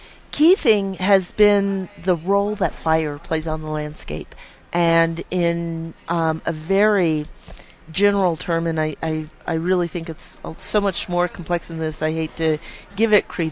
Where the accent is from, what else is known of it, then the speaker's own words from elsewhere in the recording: Albuquerque, New Mexico, United States; I grew up in Albuquerque. My dad worked in Los Alamos, and my mom was a teacher.